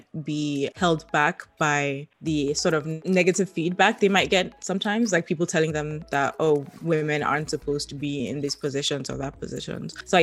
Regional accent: Nigeria; I'm 29 now. And for most of my life, I've lived in Nigeria. So I was born and raised

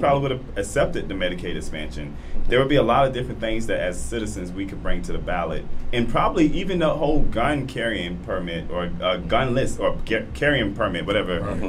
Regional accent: Florida, United States; I'm from Florida. So constitutionally, as a citizen of the state of Florida

